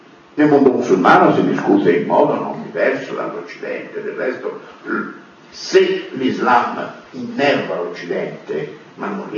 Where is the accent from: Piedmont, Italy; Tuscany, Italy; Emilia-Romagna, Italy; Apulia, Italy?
Tuscany, Italy; Florence; io da buon fiorentino ho un certo senso del humor